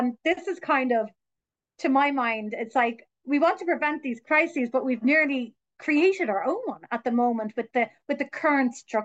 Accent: Ireland; because I'm Irish, so I work through MedTech Europe, but I also work by the Irish MedTech Association

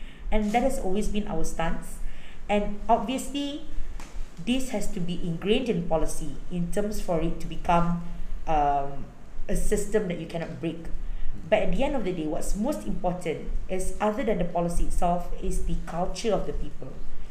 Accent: Malaysia; I'm a Malaysian first before I'm a Malay.

